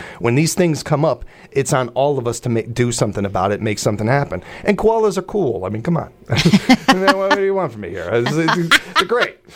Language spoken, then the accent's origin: English; Chicago, Illinois, United States; And especially when I came from South Chicago to right in Nacoosa at Humpke Elementary. It was quite a change for me.